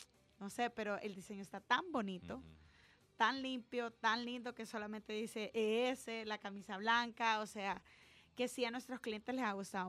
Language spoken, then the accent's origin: Spanish; El Salvador; nosotros como salvadoreños